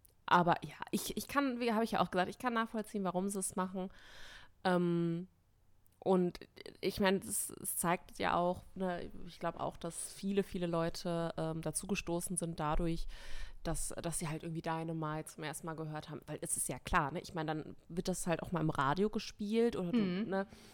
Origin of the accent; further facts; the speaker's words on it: Germany; Ich meine, für uns, ich meine, wir sind aus Deutschland, das ist für mich immer so ein bisschen, naja, okay.